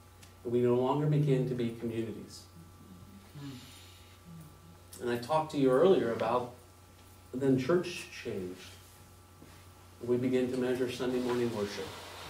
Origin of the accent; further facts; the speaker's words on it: Dayton, Ohio, United States; I grew up in Dayton, Ohio, and I'm the youngest of three boys.